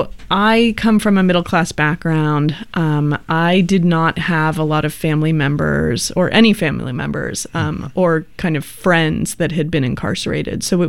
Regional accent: San Francisco, California, United States; I grew up in San Francisco and I was an urban youth and I listened to hip hop

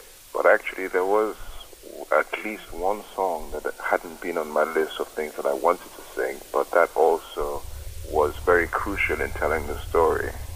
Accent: Nigeria; now in United Kingdom; I'm Nigerian, although I'm now a British citizen

